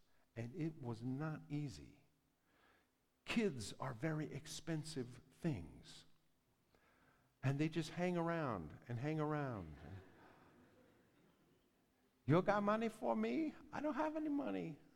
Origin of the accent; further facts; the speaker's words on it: Washington, United States; I grew up in Northwest Washington and spent a few high school summers laboring